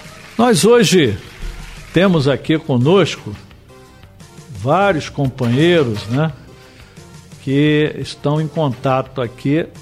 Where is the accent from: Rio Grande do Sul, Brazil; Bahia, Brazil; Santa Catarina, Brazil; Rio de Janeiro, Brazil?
Rio de Janeiro, Brazil; Engenho de Dentro; Eu fui criado no Engenho de Dentro.